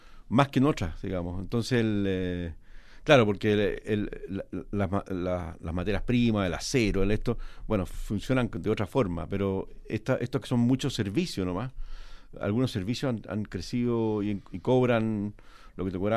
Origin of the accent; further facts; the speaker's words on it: Chile; un riesgo muy bueno para uno como chileno, como latinoamericano